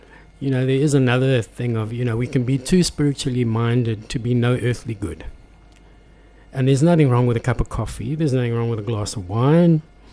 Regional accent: Benoni, Gauteng, South Africa; we grew up in Benoni

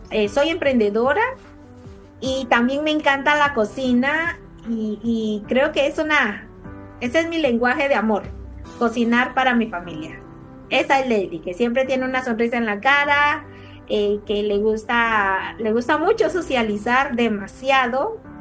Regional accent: Guatemala; guatemalteca, así chapina de corazón.

